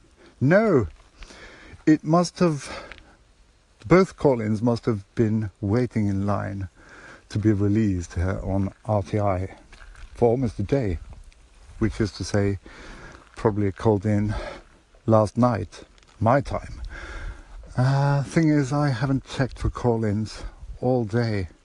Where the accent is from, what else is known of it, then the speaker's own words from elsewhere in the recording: Bergen, Vestland, Norway; There's this Norwegian duo from my hometown, Bergen, actually, that I keep forgetting over and over.